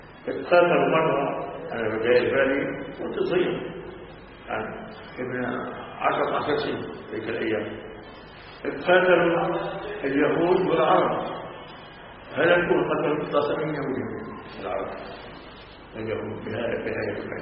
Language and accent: Arabic; Haifa District, Israel; كانوا في هذا عندنا بحيفا كان نصفات البترول